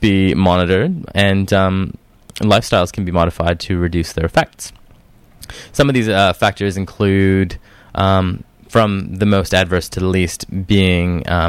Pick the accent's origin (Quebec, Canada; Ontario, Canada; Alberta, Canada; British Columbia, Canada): Quebec, Canada; Montreal; held in my hometown of Montreal, Canada